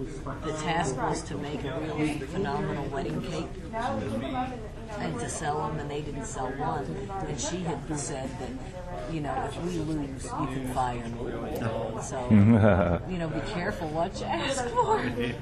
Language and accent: English; New York City, New York, United States; Oh, well, I'm not from Louisville, but I grew up in New York City